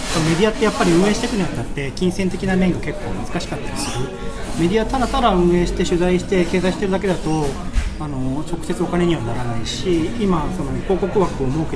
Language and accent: Japanese; Kanda, Tokyo, Japan; 自分の地元の神田っていうエリアとか、そこら辺のエリアを掘り下げて